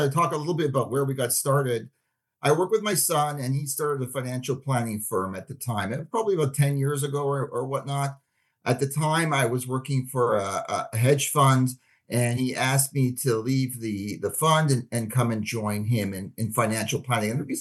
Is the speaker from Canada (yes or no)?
yes; Toronto, Ontario, Canada; now in United States; I came down from Toronto in the early 90s. I grew up in Toronto